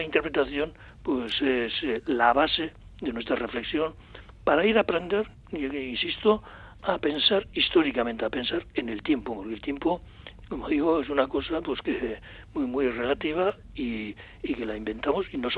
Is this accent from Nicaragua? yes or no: no; Basque Country, Spain; los vascos contemporáneos pues somos vascos contemporáneos.